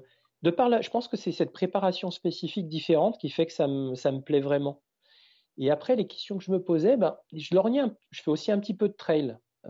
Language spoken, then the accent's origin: French; Chambéry, Auvergne-Rhône-Alpes, France; moi en plus je suis originaire de Savoie, au départ je suis Chambéry.